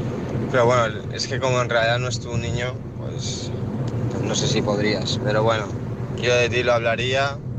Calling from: Valencia, Valencian Community, Spain; de Valencia.

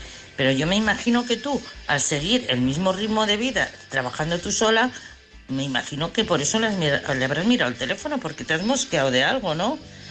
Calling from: Madrid, Community of Madrid, Spain; de Madrid.

